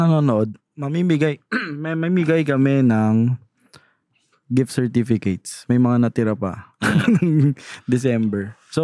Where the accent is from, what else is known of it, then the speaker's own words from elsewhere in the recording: Taytay, Calabarzon, Philippines; Kasi syempre sa Taytay ako lumaki, di ba? Ang daming diyan, ang daming mga exotic na motor diyan sa Taytay.